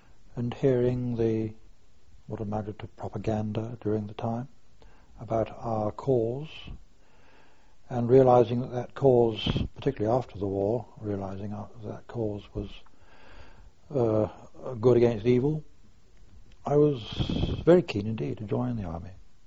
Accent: Farnborough, South East England, United Kingdom; also born or lived in Torquay; I was born in Torquay in 1931 and moved from there to Farnborough in Hampshire in 1938, where my father took up an appointment in the Royal Aircraft Establishment.

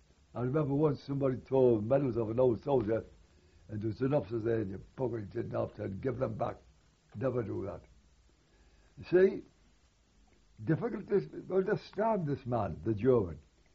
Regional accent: Australia; We are wearing a British uniform, all the Australians.

